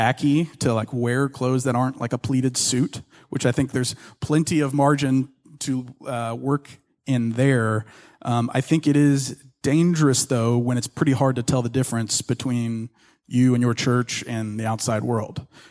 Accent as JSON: {"language": "English", "town": "Ruston", "region": "Louisiana", "country": "United States", "tie": "born or raised there", "said": "So I grew up in North Louisiana in this town called Ruston, and had two great parents, had a great family, middle-class upbringing."}